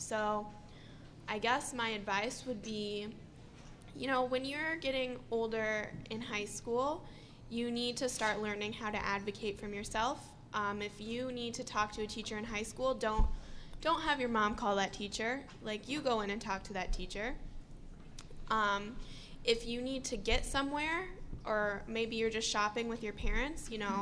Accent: Champaign, Illinois, United States; now in Chicago, United States; I grew up in Champaign, and now I go to school in Chicago. So it was a huge adjustment for me.

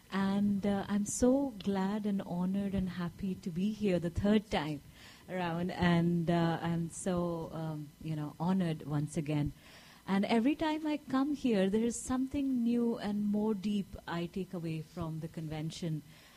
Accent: India; now in United States; I am originally from India, and I'm at University of Illinois, Chicago

